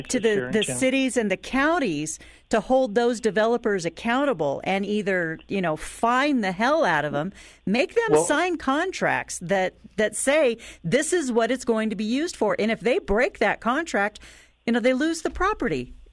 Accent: California, United States; moved away; I'm a transplant from California, and I tell you, I've been here for 30 years now

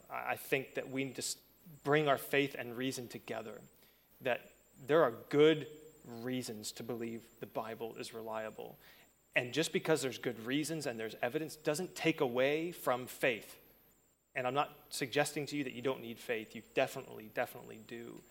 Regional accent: Florida, United States; now in Northern Ireland, United Kingdom; Yeah, so I'm from Florida, as Phil said, and people always ask me why I've moved over to Northern Ireland

